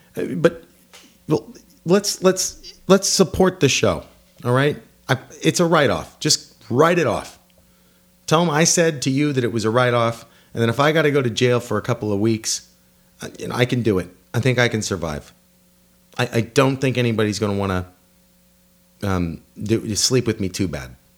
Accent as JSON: {"language": "English", "town": "Stockton", "region": "California", "country": "United States", "said": "Oh, they moved to California. That's where I'm from. I'm from Stockton."}